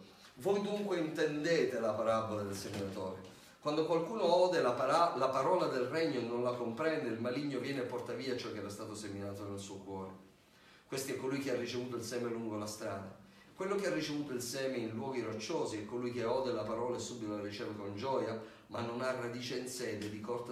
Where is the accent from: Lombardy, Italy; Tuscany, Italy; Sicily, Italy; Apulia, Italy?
Sicily, Italy; Vittoria; che poi andando a fare delle ricerche è la terra della nostra famiglia, no? Noi veniamo da Vittoria.